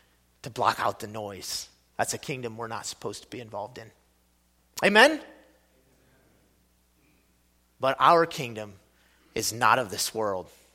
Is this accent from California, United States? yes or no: no; Ohio, United States; I grew up in Ohio, and so I grew up a fairly avid Ohio State Buckeyes fan.